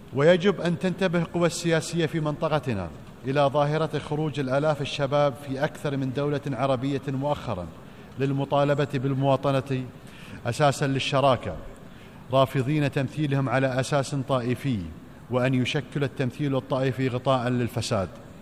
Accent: Qatar; ونحن مستعدون لاستضافة حوار كهذا عندنا في قطر

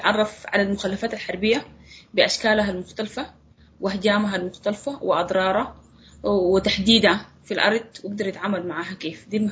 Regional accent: Dilling, South Kordofan, Sudan; من السودان، ولاية جنوب كردفان، محلية الدلن.

